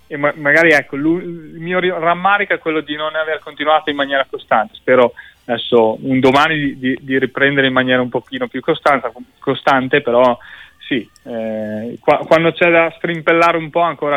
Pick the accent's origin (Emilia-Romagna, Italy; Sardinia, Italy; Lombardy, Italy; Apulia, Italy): Emilia-Romagna, Italy; Castrocaro; Sì, sono romagnolo da Castrocaro.